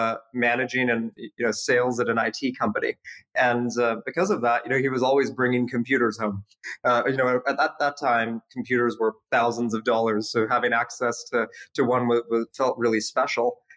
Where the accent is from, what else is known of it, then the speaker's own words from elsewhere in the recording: Canada; I mean, Canada was incredible. You know, my parents moved there in the 80s, you know, during the Civil War, and they just wanted me to have access to a good education. So, you know, just like every good Canadian kid, I played ice hockey growing up.